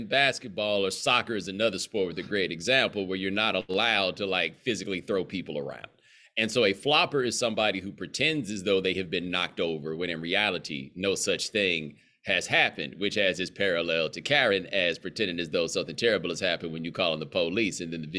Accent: Houston, Texas, United States; also born or lived in Atlanta; Well, I grew up in Houston. I was born in Atlanta. I went to college in Atlanta. My parents have lived in Atlanta for the last 25 years.

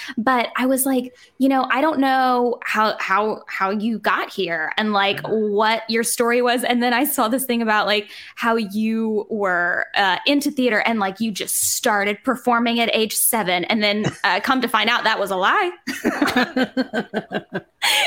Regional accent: New Jersey, United States; Like, I come from New Jersey and you were just like, I'm here to serve.

